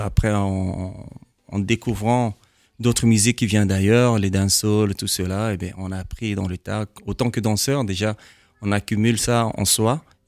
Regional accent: Central African Republic; now in Belgium; Oui, oui c'est ça, on réside en Belgique. Je suis centrafricain-congolais.

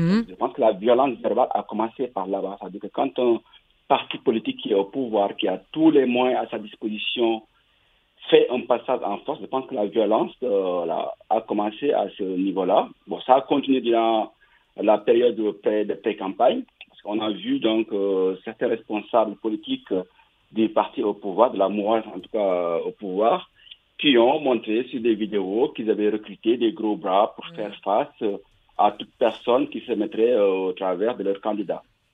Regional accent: Senegal; Donc, moi, je suis Sénégalais

